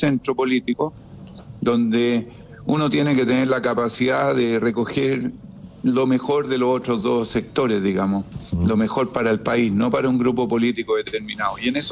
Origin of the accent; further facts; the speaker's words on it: Antofagasta, Chile; Yo soy de Antofagasta.